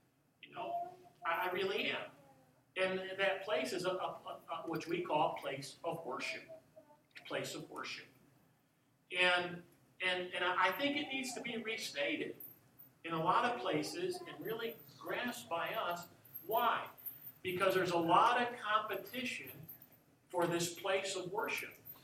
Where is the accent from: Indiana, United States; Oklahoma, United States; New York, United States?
New York, United States; Herkimer; born there; that I was born in Herkimer. Back then, the center of the universe. Herkimer, New York. At Herkimer Memorial Hospital.